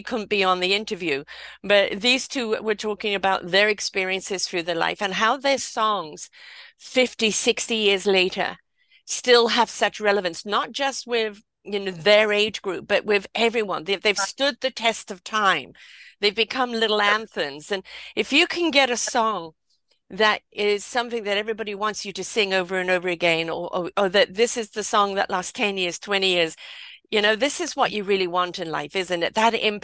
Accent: England, United Kingdom; I'm from England.

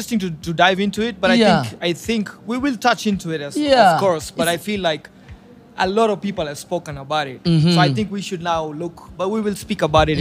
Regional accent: Nairobi, Kenya; Nah, I've been born and raised in Nairobi, Kenya.

